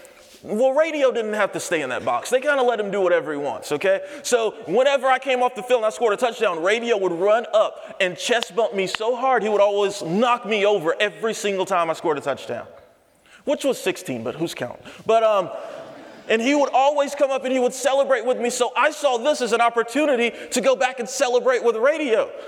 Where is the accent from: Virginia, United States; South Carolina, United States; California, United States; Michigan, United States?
South Carolina, United States; Anderson; Now, I'm from Anderson, South Carolina, the big booming city in the upstate.